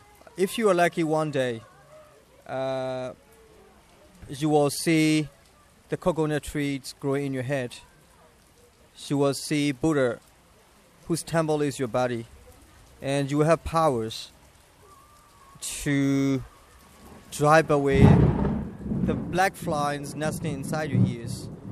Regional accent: Myanmar; I'm from Burma, the country which was under the military dictatorship for 50 years.

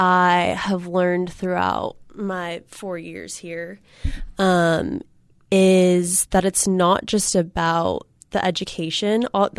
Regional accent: Santa Cruz, California, United States; I grew up in Santa Cruz, so 2.5 hours north of here.

